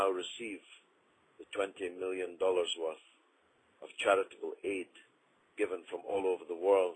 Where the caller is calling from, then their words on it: Houston, Texas, United States; I'm calling from Houston, Texas, in the United States of America.